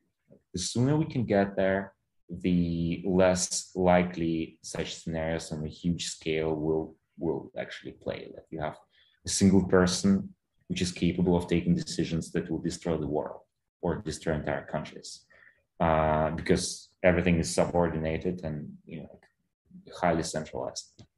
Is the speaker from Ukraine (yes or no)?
yes; Ukraine; Well, I was born in Soviet Ukraine. I grew up in Ukraine when I was very small, when Ukraine became independent.